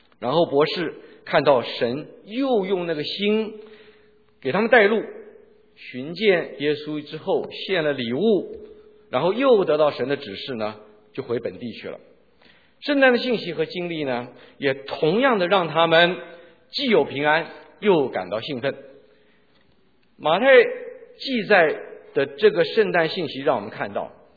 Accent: China; 我们中国人好像挺喜欢三的啊，演讲三点啊，好像三好像是挺理想的一个数字的样子

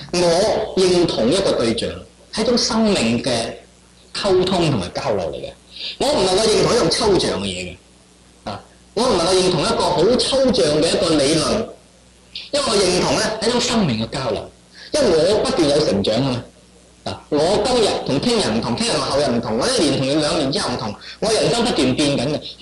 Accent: China; 咁又唔係，我係中國人，我要咧係做一個道道地地嘅中國人嚇、啊，強調我保持中國人。

